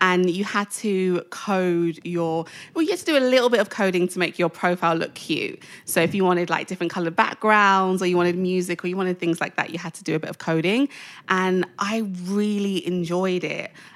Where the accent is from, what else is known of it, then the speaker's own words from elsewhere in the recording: Edmonton, London, United Kingdom; I was born in North London and I was also raised in North London in a town called Edmonton, which is very far north. Edmonton N9